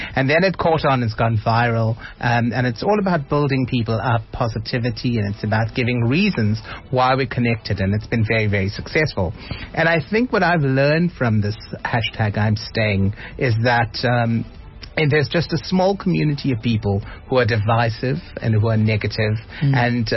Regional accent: South Africa; I don't feel as strong a bond to India because I'm South African first.

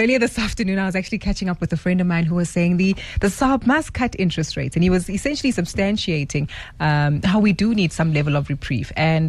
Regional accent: Johannesburg, Gauteng, South Africa; I grew up in Joburg all my life, and you see it within the culture and the dynamics that actually is present here within the city.

